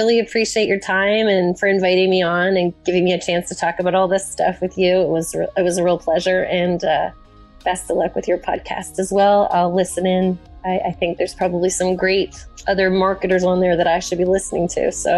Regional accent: Toronto, Ontario, Canada; I'm from Toronto, so it's a big city relatively, for Canada

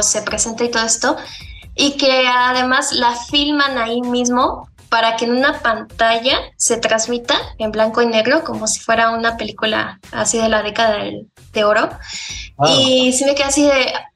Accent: Mexico; su música no representa una parte de nuestra identidad como mexicanos

